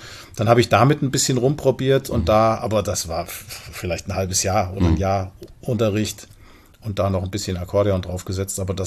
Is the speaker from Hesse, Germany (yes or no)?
yes; Schlitz, Hesse, Germany; Ich komme aus Schlitz ursprünglich.